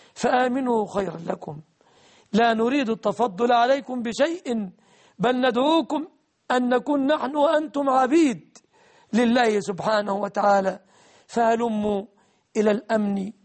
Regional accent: Egypt

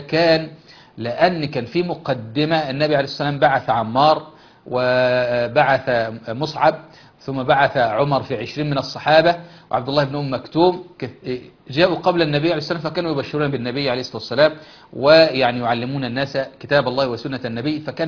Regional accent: Egypt; زي ما بنقول في اللهجة العامية عندنا في مصر، بنقول إن الانطباعات الأولى بتدوم

